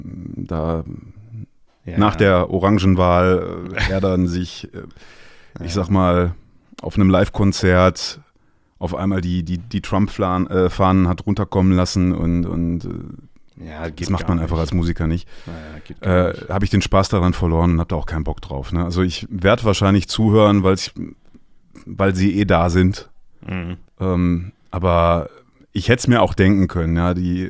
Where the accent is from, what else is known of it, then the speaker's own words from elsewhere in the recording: Dinslaken, North Rhine-Westphalia, Germany; der kommt aus Dienstlaken, aus meiner Heimatstadt.